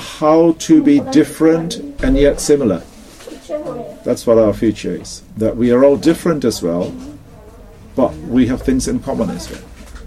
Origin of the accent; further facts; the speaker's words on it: England, United Kingdom; we human beings, because we are Punjabis, but we're also British, English.